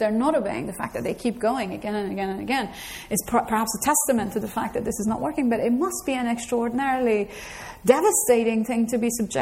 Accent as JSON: {"language": "English", "country": "Iran", "tie": "born or raised there", "moved": "as an adult", "lives_now": "United States", "said": "I grew up in Iran. My parents were communists and political prisoners in Iran."}